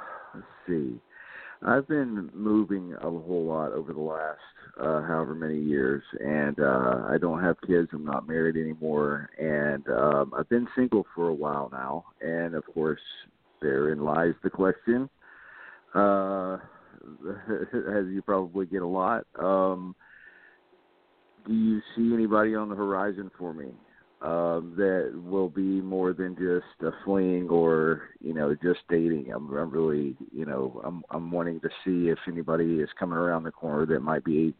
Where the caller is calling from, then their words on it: Tennessee, United States; I am in Tennessee.